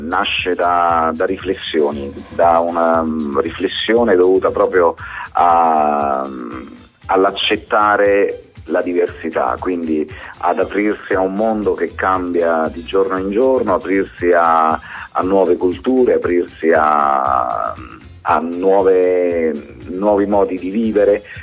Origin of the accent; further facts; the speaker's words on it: Sulmona, Abruzzo, Italy; now in Rome, Italy; Sono originario di Sulmona, ma sto a Roma per lavoro, quindi...